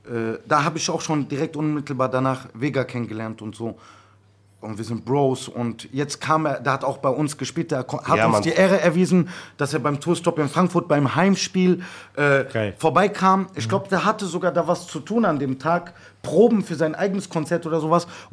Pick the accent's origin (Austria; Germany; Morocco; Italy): Morocco; Nador, Oriental; Ja, weil ich komme aus Nador.